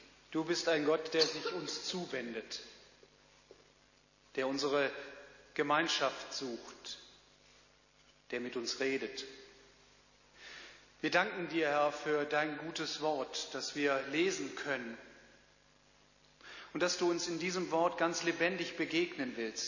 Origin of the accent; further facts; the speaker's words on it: North Rhine-Westphalia, Germany; Kölner Dom, nicht weit von meiner Heimat.